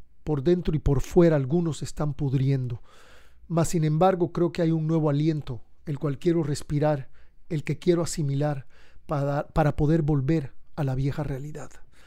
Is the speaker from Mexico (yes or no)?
yes; Mexico; como somos nosotros los mexicanos.